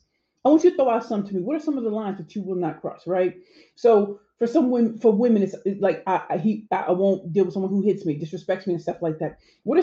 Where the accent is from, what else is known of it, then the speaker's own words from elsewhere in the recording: St. Louis, Missouri, United States; moved away as an adult; I'm from St. Louis, and when I went off to Spelman College in Atlanta, I graduated 20 years ago.